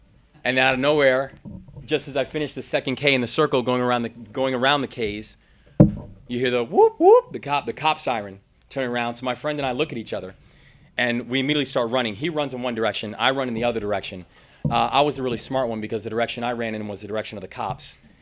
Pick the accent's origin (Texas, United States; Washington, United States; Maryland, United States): Maryland, United States; born there; I was born down in Maryland, and when I was about 3.5 years old, I watched my father pass away in front of me.